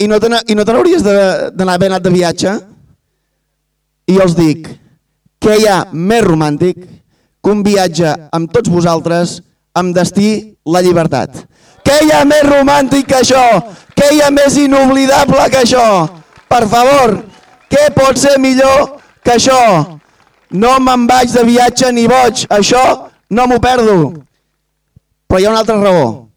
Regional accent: Catalonia, Spain; Nosaltres som el Parlament de Catalunya, el govern de Catalunya, la resta d'institucions legals i pròpies de Catalunya i el poble de Catalunya, que complim lleis nostres fetes amb llengua nostra.

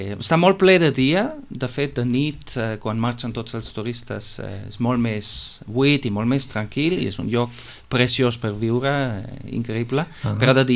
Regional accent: Munich, Bavaria, Germany; Catalan is a second language; moved away as an adult; Jo sóc alemany, bavarès de Múnich.

